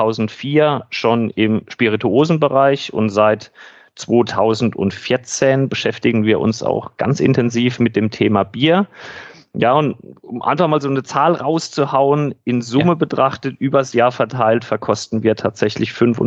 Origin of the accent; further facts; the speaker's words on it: Neustadt an der Weinstraße, Rhineland-Palatinate, Germany; born there; ich komme tatsächlich gebürtig aus Neustadt an der Weinstraße